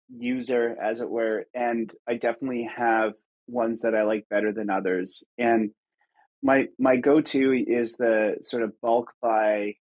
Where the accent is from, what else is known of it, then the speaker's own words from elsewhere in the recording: Canada; I'm very Canadian there and saying Tim Hortons.